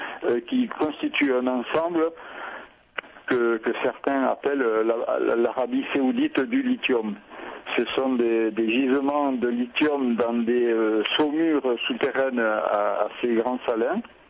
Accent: France; now in Argentina; Je suis français. Et je suis avec ma famille dans une vallée, une haute vallée andine, qu'on appelle ici une quebrada, et ça veut dire une vallée profonde, sèche, qui est à l'extrême nord-ouest de l'Argentine

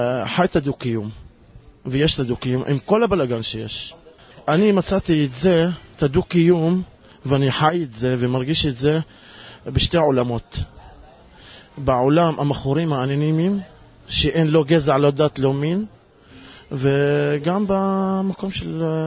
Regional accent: Jerusalem, Jerusalem District, Israel; אני ירושלמי וערבי.

